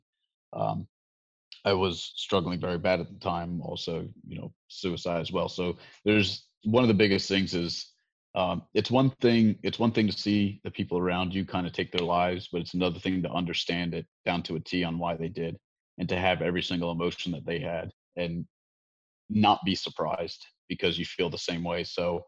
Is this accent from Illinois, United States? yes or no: no; Florida, United States; I had gotten back to Florida, which is my hometown, and I moved in with my dad